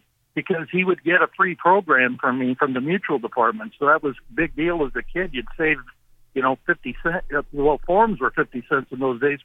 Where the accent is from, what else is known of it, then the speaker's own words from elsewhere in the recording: Spokane, Washington, United States; to have that track in my hometown that I could go to. When I was in high school, we got out of high school at 2:30, and first post to Playfair on Wednesdays and Fridays in those days was 3:00. And I would walk like 5 blocks to downtown Spokane